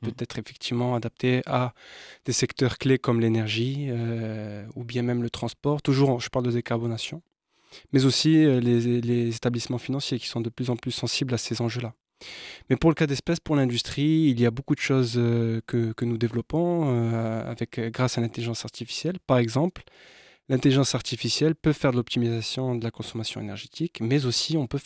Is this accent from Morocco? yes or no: yes; Morocco; Non pas parce que je suis marocain